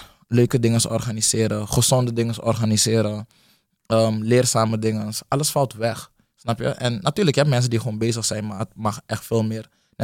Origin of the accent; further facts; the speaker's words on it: Suriname; now in Netherlands; Ik kom uit Suriname. En daar is het minder goed geregeld.